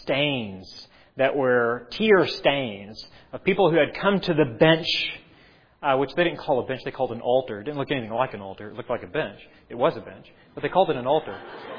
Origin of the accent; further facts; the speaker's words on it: Sulphur, Oklahoma, United States; We had a literal bench in the church I grew up in Sulphur, Oklahoma, where my dad pastored and still pastors to this day.